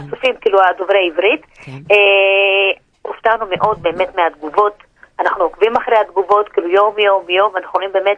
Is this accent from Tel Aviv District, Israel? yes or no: no; Haifa, Haifa District, Israel; אני חיפאית.